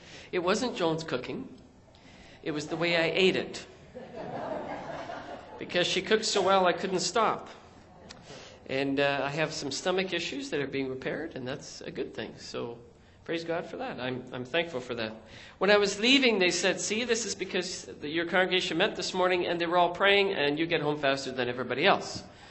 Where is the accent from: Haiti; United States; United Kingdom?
United Kingdom; accent: British; She's laughing at my accent because it's still British.